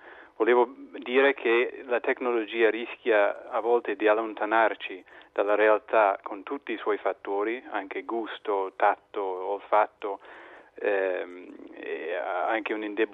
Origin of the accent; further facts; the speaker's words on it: United States; noi sono cresciuto negli Stati Uniti e lì questa usanza della distance education era già in atto negli anni 90